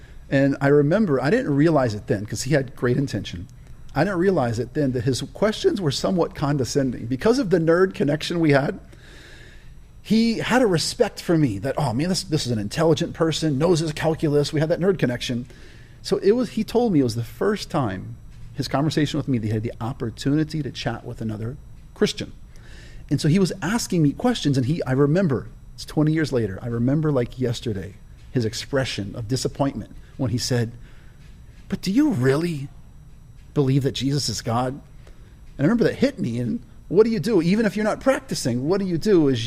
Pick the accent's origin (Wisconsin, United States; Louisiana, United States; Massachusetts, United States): Louisiana, United States; So we went to church weekly, raised in a Catholic household, born and raised in Louisiana.